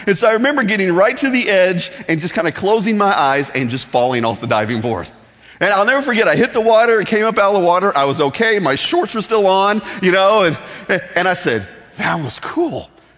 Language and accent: English; Midwest, United States; I'm from the Midwest, you know, meat and potatoes, throw a biscuit, some sweet tea, I'm good to go every night of the week. So when I came to Florida